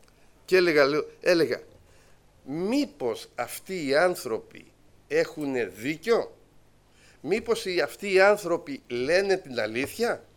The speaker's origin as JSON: {"language": "Greek", "town": "Kalamata", "region": "Peloponnese", "country": "Greece", "tie": "born there", "said": "Εγώ γεννήθηκα στην Καλαμάτα σε μια οικογένεια πολυμελής. Είμαστε 12 άτομα."}